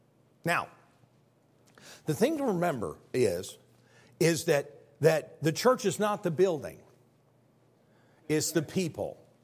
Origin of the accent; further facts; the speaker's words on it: Granville, Illinois, United States; I was raised in the First United Methodist Church of Granville, Illinois, and the booger man lived down in the boiler room.